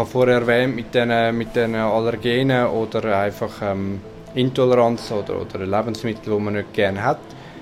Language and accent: German; Meilen, Zurich, Switzerland; now in Gossau, Switzerland; bin 34, aufgewachsen in Meilen, wohne jetzt in Gossau und gelernter Koch.